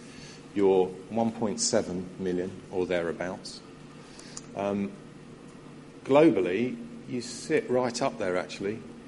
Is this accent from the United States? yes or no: no; Brighton, South East England, United Kingdom; I'm from Brighton. I'm from Sussex.